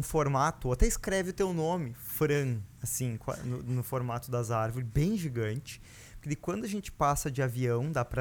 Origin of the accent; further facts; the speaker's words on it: Lajeado Grande, Rio Grande do Sul, Brazil; o Lajado Grande, que é de onde eu sou, né? Uma vilinha de 200